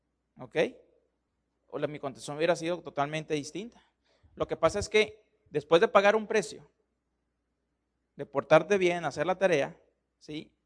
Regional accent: Culiacán, Sinaloa, Mexico; Yo nací aquí en Culichi, ¿sí? Nací aquí en Culiacán, el tercero de cinco

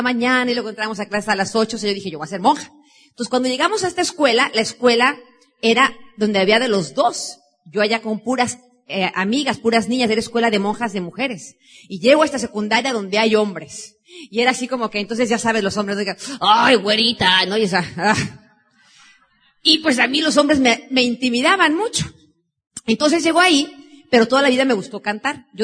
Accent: Mexico City, Mexico; also born or lived in Tenancingo; O sea que yo me crié en la Ciudad de México, ahí vivimos hasta la edad de 12 años

